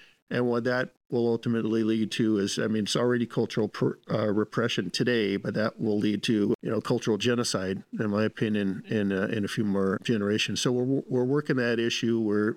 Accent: Kodiak, Alaska, United States; I was born and raised in Kodiak. I was born in 1961 at Griffin Memorial Hospital, which is that little white square building across the street from the Illitik Museum.

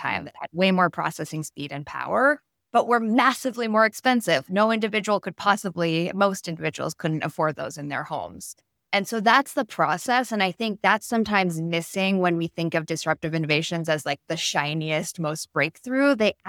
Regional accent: California, United States; if I grew up out in the Bay Area near Silicon Valley

